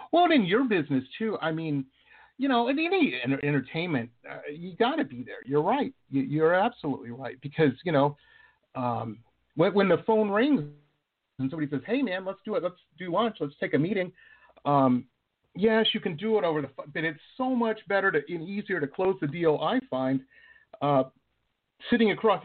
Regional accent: Michigan, United States; I grew up in Michigan. So, you know, I grew up with the skies being gray 6 months out of the year.

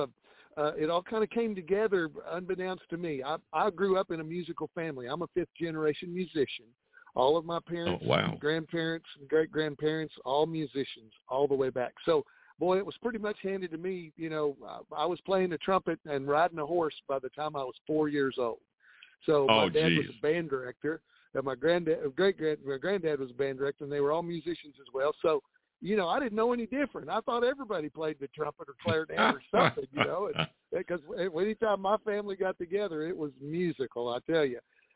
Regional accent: Oklahoma, United States; growing up in Oklahoma, you know … got his start in Texas, but darn it, they ran him out of Texas, and he ended up in Oklahoma.

